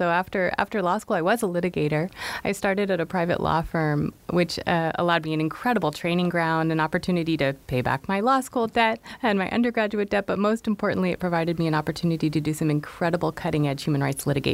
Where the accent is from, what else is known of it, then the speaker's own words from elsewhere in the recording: United States; And I felt an enormous responsibility as an American, as someone with education.